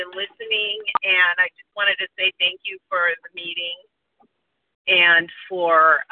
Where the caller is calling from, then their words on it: Santa Monica, California, United States; I'm calling from Santa Monica. I'm in Southern California.